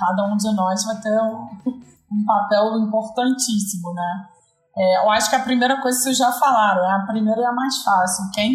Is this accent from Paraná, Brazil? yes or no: no; Rio de Janeiro, Brazil; Óbvio, sou carioca, mas eu não moro no Rio, ela mora.